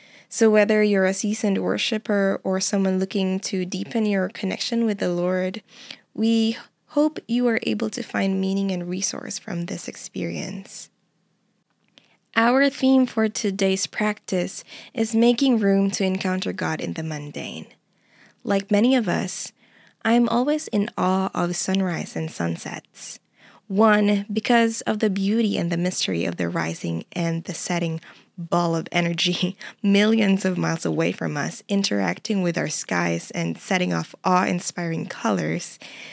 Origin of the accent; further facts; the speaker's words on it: Philippines; I grew up in the Philippines and I started being involved in the music ministry when I was 10 years old.